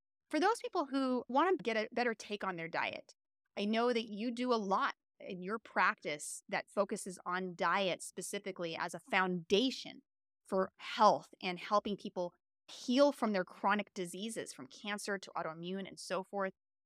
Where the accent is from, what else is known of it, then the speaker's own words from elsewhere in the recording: California, United States; now in Utah, United States; When I first came out here to Utah, I had to myself learn the terrain a bit. I came from California and I was trying to buy locally grown and I knew my sources over there.